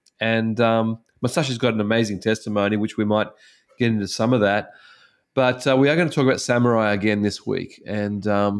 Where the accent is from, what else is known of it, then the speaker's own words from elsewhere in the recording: Australia; for me as an Australian growing up